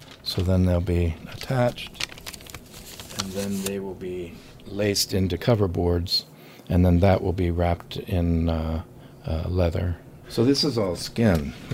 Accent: Indiana, United States; born there; I was born in Indiana. I'll probably live the rest of my life in Indiana.

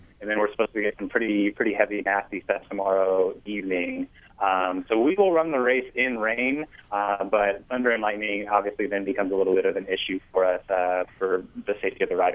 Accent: Indiana, United States; I grew up in Indiana. I'm a native Hoosier, and just my family, we would always go to the 500 every May.

